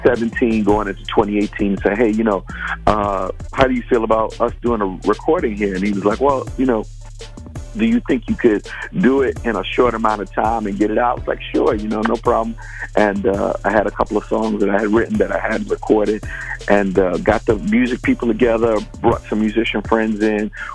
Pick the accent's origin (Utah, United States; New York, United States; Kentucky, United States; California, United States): New York, United States; Brooklyn; grew up in the same church, Bible Way Church, Greater Bible Way Temple, 261 Rochester Avenue in Brooklyn, New York